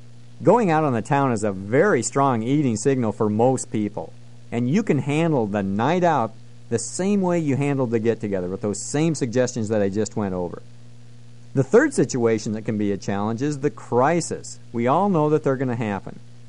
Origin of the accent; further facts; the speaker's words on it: Iowa, United States; I don't know about you, but I grew up in Iowa, and on every holiday, we got together.